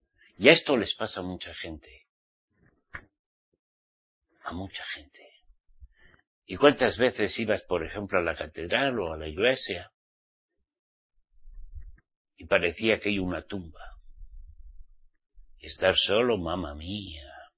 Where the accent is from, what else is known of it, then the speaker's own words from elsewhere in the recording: Spain; al menos en mi país, España. Cuidado. Pero yo no tenía paz cuando era católico.